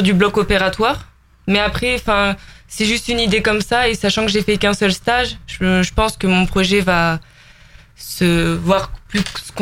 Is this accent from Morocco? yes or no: no; Clermont-Ferrand, Auvergne-Rhône-Alpes, France; Non, je suis de Clermont-Ferrand.